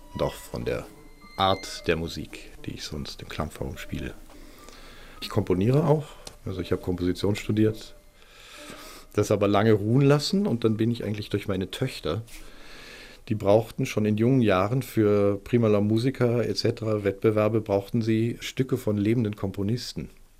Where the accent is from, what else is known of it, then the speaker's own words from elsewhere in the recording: Germany; now in Austria; Ich komme aus Deutschland, lebe aber schon länger in Österreich, als ich je in Deutschland gelebt habe. Ich stamme aus einer Musikerfamilie.